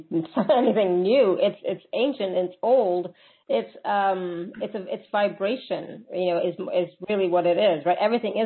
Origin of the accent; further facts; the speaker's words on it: India; Sometimes, because I'm Indian, okay, Indian music brings up so many emotions, right?